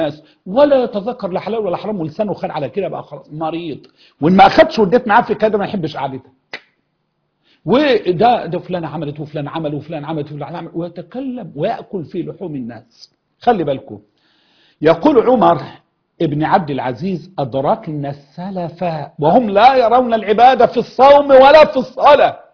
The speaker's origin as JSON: {"language": "Arabic", "country": "Egypt", "said": "واي شيخ عندنا في مصر وفي غير مصر"}